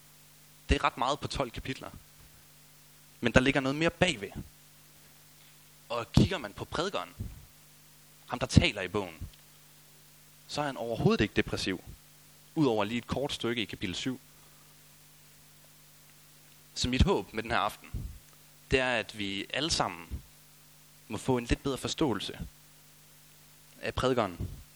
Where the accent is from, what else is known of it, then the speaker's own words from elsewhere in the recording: Aulum, Central Denmark Region, Denmark; now in Aarhus, Denmark; Jeg er 24 år, gift med Maria, og bor nu i Aarhus. Oprindeligt kommer jeg fra Aulum, mellem Herning og Holstebro, så det er egentlig ikke så langt herfra.